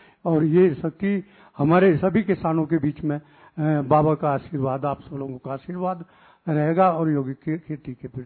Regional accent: Hapur, Uttar Pradesh, India; मैं जनपद हापुड़ उत्तर प्रदेश से आया हूँ, और पहली बार आया हूँ

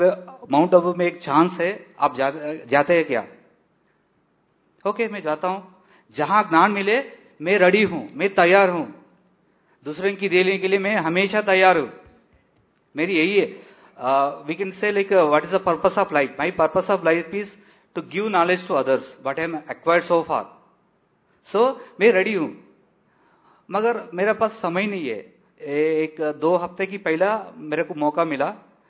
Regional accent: Telangana, India; Hindi is a second language; मैं तेलंगाना से हूँ

